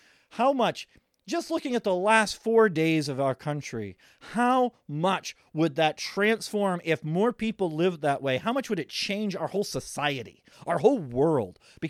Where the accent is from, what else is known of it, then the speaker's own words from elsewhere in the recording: New England, United States; accent: New England; If you listen to me when my accent's out, you can say, oh, I think you're from New England.